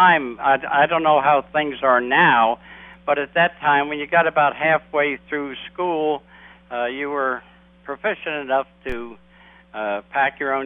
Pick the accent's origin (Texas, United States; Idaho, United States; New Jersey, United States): New Jersey, United States; Belleville; I grew up in a small town, Belleville, New Jersey.